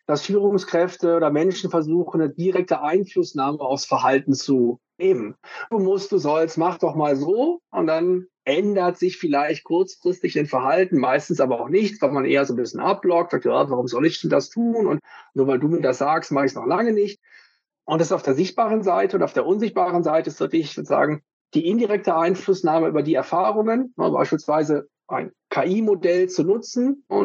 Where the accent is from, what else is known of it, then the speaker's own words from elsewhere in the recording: Germany; moved away as an adult; now in Switzerland; hallo. Wie man am Sprachtonfall erkennt, bin ich ursprünglich aus Deutschland, bin aber schon jetzt im 18. Jahr hier in der Schweiz